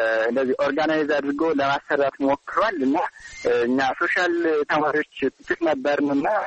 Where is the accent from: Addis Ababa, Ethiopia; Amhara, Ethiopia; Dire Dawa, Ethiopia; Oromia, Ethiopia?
Amhara, Ethiopia; Sekela; ምዕራብ ጎጃም ዞን ሰከላ ወረዳ ነው የተወለድኩት። ገጠራማ ክፍል ነው።